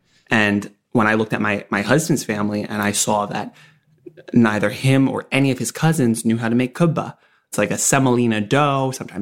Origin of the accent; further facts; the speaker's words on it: New York, United States; Growing up in New York, I grew up in a community in which queerness was not as taboo.